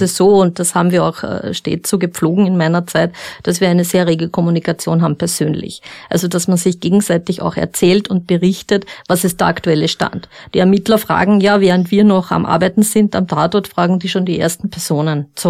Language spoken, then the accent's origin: German; Upper Austria, Austria; Also ich komme aus Oberösterreich